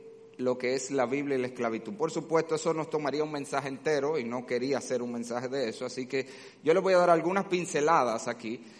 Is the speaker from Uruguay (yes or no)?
no; Dominican Republic; como dominicanos y como ciudadanos de esta tierra que también lo somos